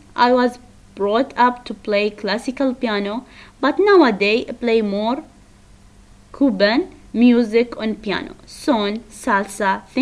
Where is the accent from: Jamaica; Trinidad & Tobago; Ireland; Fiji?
Trinidad & Tobago; I came from Trinidad and Tobago, so when I was younger there was a lot of music around me all the time.